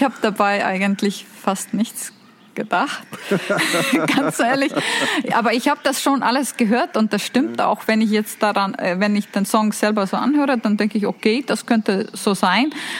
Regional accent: Tartu, Tartu County, Estonia; born there; German is a second language; der Town Tartu, wo ich geboren bin. Da gibt es den ältesten Universität

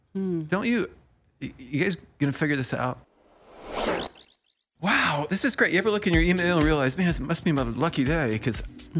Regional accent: Midwest, United States; I'm from the Midwest.

